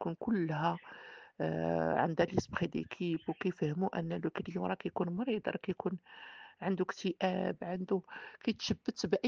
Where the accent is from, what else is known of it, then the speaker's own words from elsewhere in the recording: Tangier, Tanger-Tetouan-Al Hoceima, Morocco; السلام عليكم، أنا السيدة من طنجة